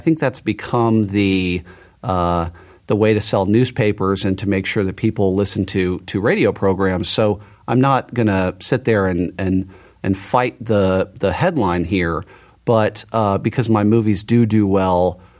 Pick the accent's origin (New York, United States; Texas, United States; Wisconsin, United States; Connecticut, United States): Texas, United States; Dallas; also born or lived in Los Angeles; I grew up in Dallas and I moved back to Dallas in January of 2015.